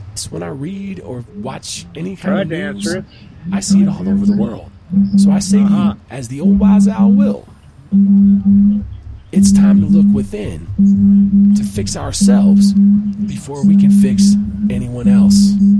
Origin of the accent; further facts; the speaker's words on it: Illinois, United States; This is where I'm from, you know. Like, I was from Southern Illinois, and sure, I can switch back into my voice.